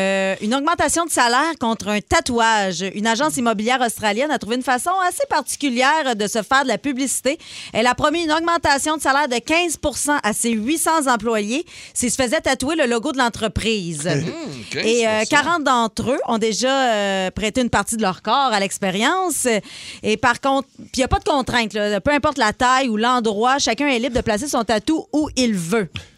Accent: Quebec, Canada; quand j'étais chez nous en Abitibi.

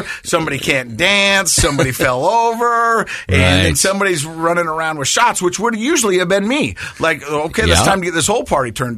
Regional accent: Ireland; accent: Irish; I'm Irish too, but yeah. Well, yeah, no, it's an Irish accent.

